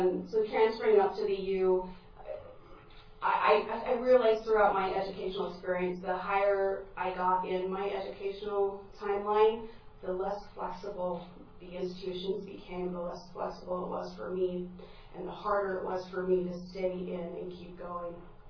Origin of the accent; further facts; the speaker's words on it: Twin Falls, Idaho, United States; I grew up in Twin Falls, Idaho, in a very low socioeconomic situation.